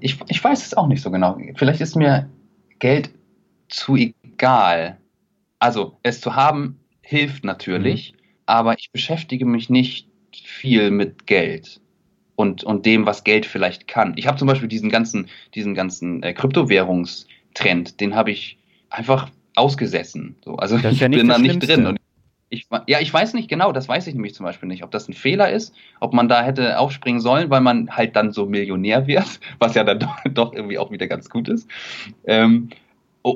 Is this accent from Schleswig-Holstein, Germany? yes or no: yes; Kiel, Schleswig-Holstein, Germany; Und Kiel ist halt einfach meine Heimat. Ich bin da groß geworden, habe mir dann irgendwann auch mal die Frage gestellt, ob es in eine große Stadt geht, Hamburg, Berlin, München, und habe mich dagegen entschieden und es nie bereut.